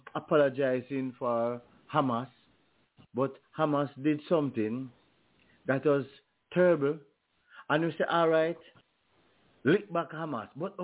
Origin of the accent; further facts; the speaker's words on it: Jamaica; And the whole university at the West Indian campus was in turmoil because students, we as Jamaican students were in solidarity with our Grenadian students.